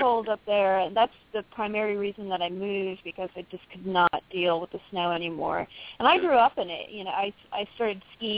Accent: Albany, New York, United States; I lived in Albany. I grew up in Albany.

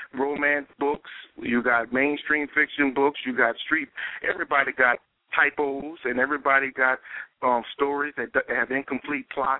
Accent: New Orleans, Louisiana, United States; I'm from New Orleans.

